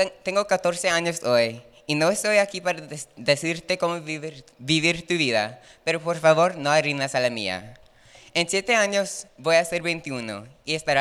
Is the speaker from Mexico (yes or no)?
yes; Mexico; nunca creería que soy mexicano porque mi mamá tiene la piel demasiado clara y no parecemos mexicanos